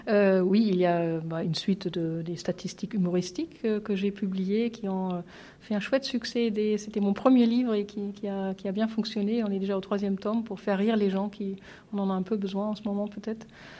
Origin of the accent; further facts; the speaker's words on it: Germany; French is a second language; now in France; on entend mon accent. Donc voilà, je suis allemande en France depuis plus que de 20 ans.